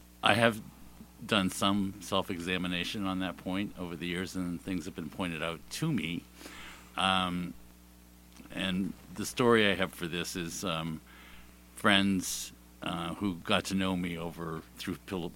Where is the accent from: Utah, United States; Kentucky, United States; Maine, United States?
Maine, United States; I mean, it was just so much of that book spoke to me from my history of growing up in Maine.